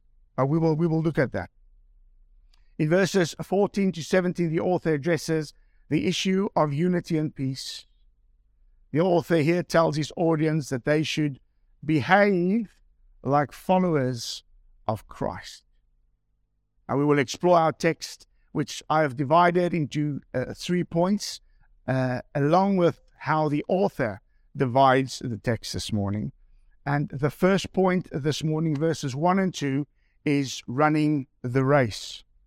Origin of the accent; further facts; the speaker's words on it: South Africa; when I get excited as a South African, I go on to fast forward.